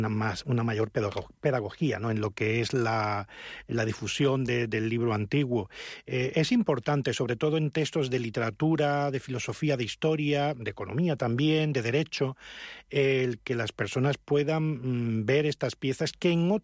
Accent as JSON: {"language": "Spanish", "country": "Spain", "said": "Y yo, bueno, como español he sido el único presidente de 2016 al 2018."}